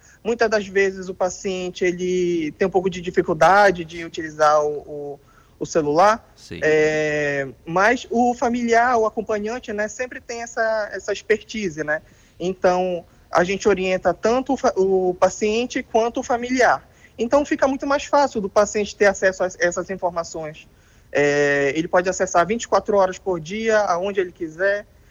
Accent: Pará, Brazil; also born or lived in Paraíba; now in Passo Fundo, Brazil; eu sou do Pará, mas eu me formei na Paraíba, na Estadual da Paraíba, e depois vim trabalhar em Passo Fundo. Já estou há completando 4 anos já em Passo Fundo.

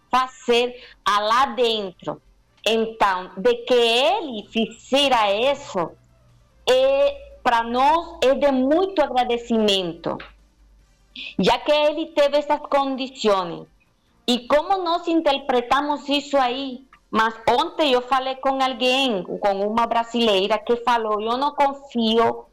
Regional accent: Venezuela; Portuguese is a second language; todo mundo queria fazer isso lá dentro de Venezuela, mas não conseguimos como venezuelanos.

